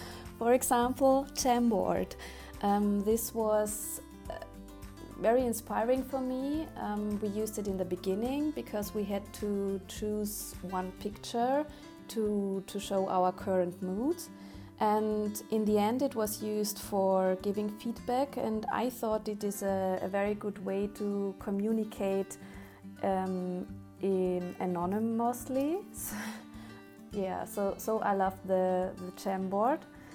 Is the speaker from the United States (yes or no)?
no; Austria; I come from Austria, and my home organisation is Landjugend Austria.